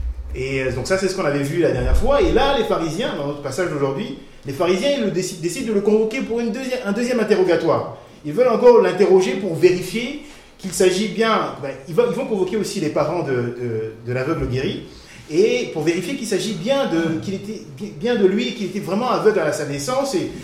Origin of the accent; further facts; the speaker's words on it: Chad; now in Besançon, France; Donc voilà, je suis originaire du Tchad, en Afrique centrale, ceux qui connaissent. Et je vis depuis un bon moment maintenant à Besançon